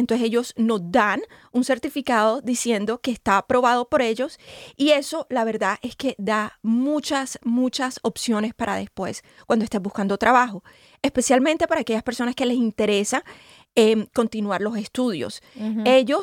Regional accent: Colombia; Yo soy de Colombia, yo lo hice, yo pues mostré mi certificación de Colombia.

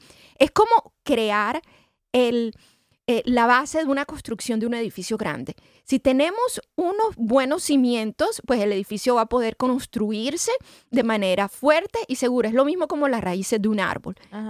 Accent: Colombia; yo soy colombiana, mis hijos se ríen de mí.

